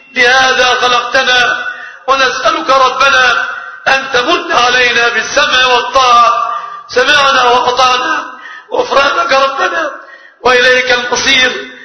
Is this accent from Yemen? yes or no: no; Egypt; بلادنا مصر